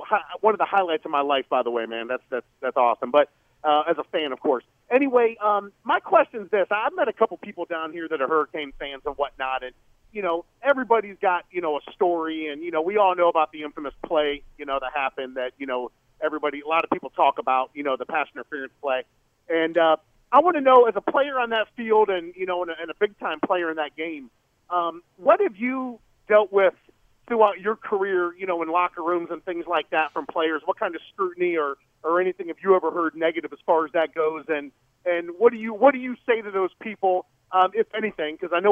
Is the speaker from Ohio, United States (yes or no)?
yes; Akron, Ohio, United States; now in Tampa, United States; But I'm from Akron, but I actually live down in the Tampa, Florida area now.